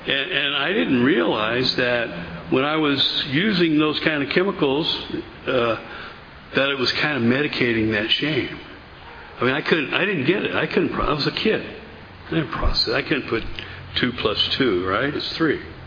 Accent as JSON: {"language": "English", "town": "Oildale", "region": "California", "country": "United States", "tie": "born or raised there", "said": "I grew up in Bakersfield, Oldale to be exact."}